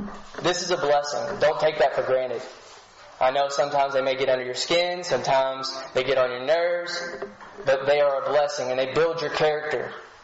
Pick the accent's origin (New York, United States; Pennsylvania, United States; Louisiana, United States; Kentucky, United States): Kentucky, United States; I come from Western Kentucky.